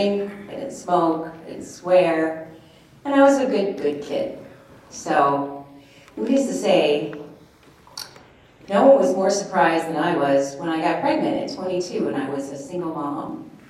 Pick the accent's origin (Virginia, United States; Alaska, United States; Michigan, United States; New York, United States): Alaska, United States; Anchorage; My mom was a teacher, and I was raised here in Anchorage, and she was the director of music at Central Lutheran over on 15th in Cordova.